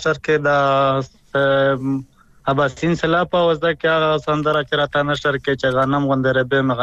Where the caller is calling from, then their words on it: Dera Ismail Khan, Khyber Pakhtunkhwa, Pakistan; د خیبر پختونخوا جنبی زلې ډېر اسماعیل خان